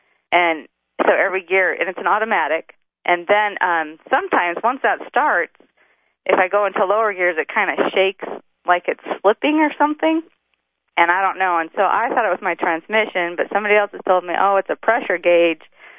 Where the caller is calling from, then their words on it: Boise, Idaho, United States; I'm from Boise, Idaho.